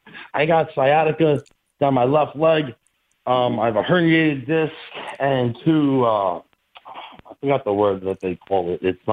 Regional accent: New York City, New York, United States; My father was a mason and a truck driver. So in New York City, we used to do bricks and foundations, and we used to lay mortar together.

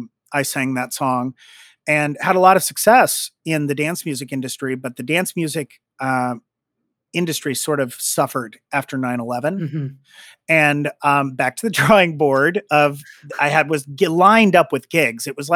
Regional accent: Trenton, Missouri, United States; You don't see anybody that you don't know there, you know?

